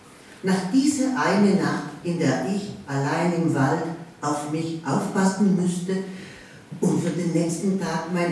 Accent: Rome, Lazio, Italy; Ich bin in Rom aufgewachsen und ich kann heute sagen, ich bin viel in der Natur gewesen.

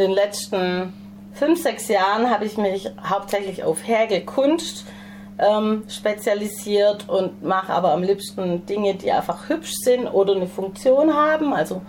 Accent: Herrenberg, Baden-Württemberg, Germany; born there; Also, ich bin geboren in Herrenberg. Und meine Mutter war Chilenin, also ich habe einen lateinamerikanischen Einschlag

